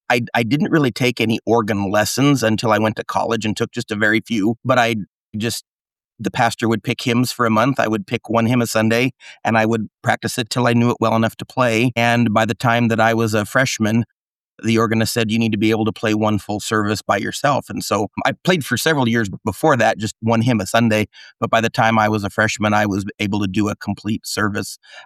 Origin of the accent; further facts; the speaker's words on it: Baird, Nebraska, United States; Born and raised in Baird, Nebraska, where my parents grew up. My grandparents grew up. I'm actually only the third generation American in my family.